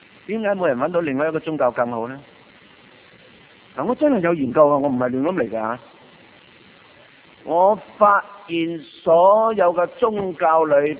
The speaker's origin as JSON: {"language": "Cantonese", "country": "China", "said": "但我哋中国人就系咁嘅喎吓"}